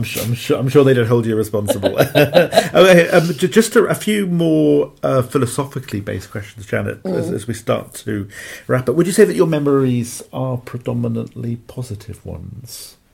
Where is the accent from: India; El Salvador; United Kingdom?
United Kingdom; Cardiff, Wales; Even going back, for example, to my hometown in Cardiff